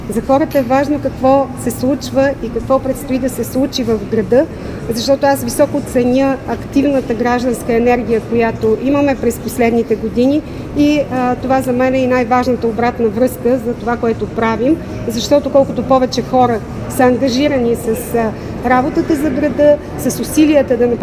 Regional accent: Sofia, Sofia City, Bulgaria; За мен София е моят град. Аз съм израсла в София от 13 годишната си възраст. Учила съм тук. Тук съм родила дъщеря си. Тук съм работила

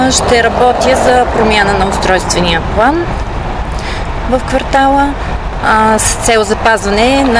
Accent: Sofia, Sofia City, Bulgaria; Аз съм млад и амбициозен човек. Израснала съм в Младост. Познавам много добре проблемите на квартала.

